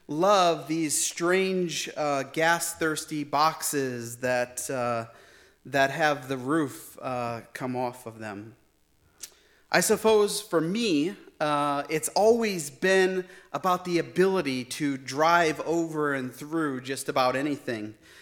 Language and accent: English; Toledo, Ohio, United States; Since I grew up just outside of Toledo and actually just kind of south of Detroit